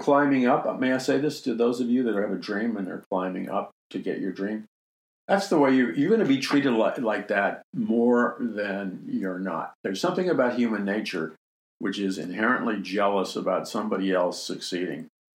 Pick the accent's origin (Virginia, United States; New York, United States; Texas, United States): New York, United States; Queens; I grew up in Jackson Heights, Queens, and Trump grew up in Queens also, where you speak a tough guy language.